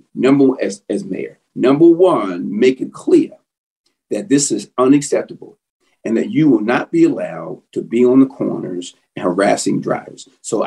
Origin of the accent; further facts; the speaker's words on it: Cherry Hill, New Jersey, United States; And I'm from Cherry Hill, and I don't think anybody's more conscientious and more interested in these young men being successful.